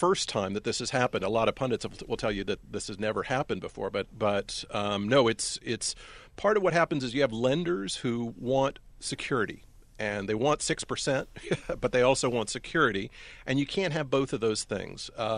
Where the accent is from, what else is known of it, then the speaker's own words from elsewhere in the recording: Sanford, Florida, United States; also born or lived in Miami; I am a Floridian, actually. I was raised in Florida, raised in Sanford, and lived in Miami for a while.